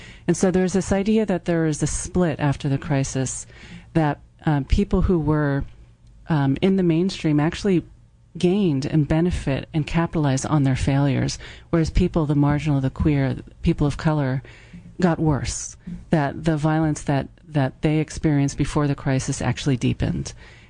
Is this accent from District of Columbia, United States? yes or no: no; California, United States; And I was raised mostly in California, where that was sort of okay, but also strange.